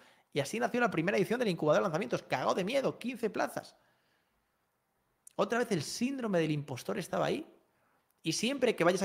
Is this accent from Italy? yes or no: no; Madrid, Community of Madrid, Spain; a 10.000 kilómetros de casa, yo soy de Madrid, en Filipinas